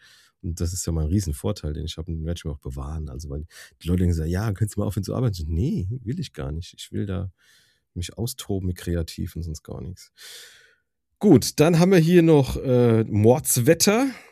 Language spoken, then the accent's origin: German; Hesse, Germany; ich habe mich da sofort wieder gesehen als Hesse.